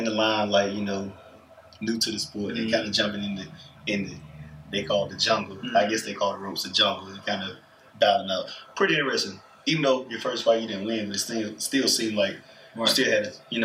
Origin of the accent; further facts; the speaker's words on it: Talbot, North Carolina, United States; He's from my hometown, Talbot, North Carolina.